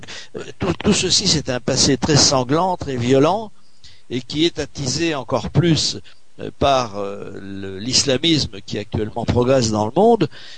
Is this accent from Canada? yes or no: no; France; Donc, en tant que Français, évidemment, et en tant qu'être humain